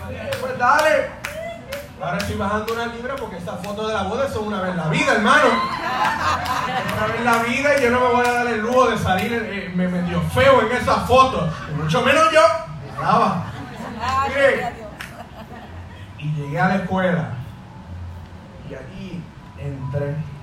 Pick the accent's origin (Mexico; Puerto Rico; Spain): Puerto Rico; Caguas; Yo soy de Cagua, y estudiaba en San Lorenzo